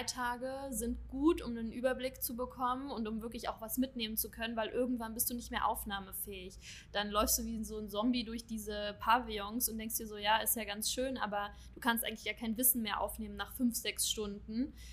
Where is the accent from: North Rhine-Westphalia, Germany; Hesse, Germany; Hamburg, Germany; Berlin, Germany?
Berlin, Germany; now in Dubai, United Arab Emirates; Ich komme aus Berlin und ich dachte, hey, ja, mich kann nichts mehr umhauen